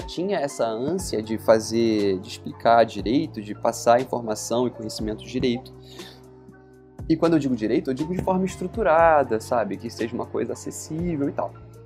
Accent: Rio de Janeiro, Brazil; eu cresci na Costa Verde do Rio de Janeiro, então eu sempre fui muito ligado ao mar

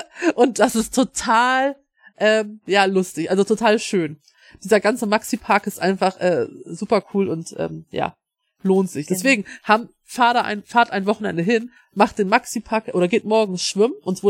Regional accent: Northern Germany, Germany; ich sag ja, es ist für mich als Norddeutscher ist es eine sehr unbekannte Ecke.

